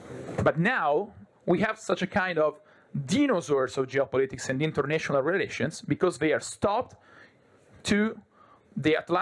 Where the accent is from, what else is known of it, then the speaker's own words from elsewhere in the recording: Italy; I come from Italy, total disaster